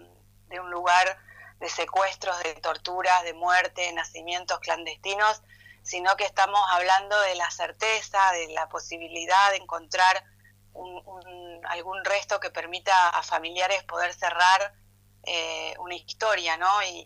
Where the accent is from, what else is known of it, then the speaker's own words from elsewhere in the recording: Argentina; nosotros como pueblo argentino